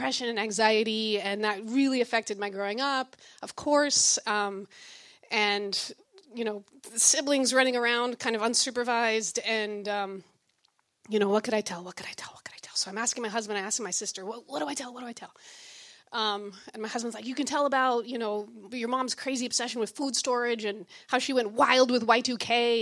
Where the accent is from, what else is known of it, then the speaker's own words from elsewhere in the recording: Utah, United States; moved away; I grew up Mormon in Utah with six siblings, left the church, moved to Africa, and I study HIV.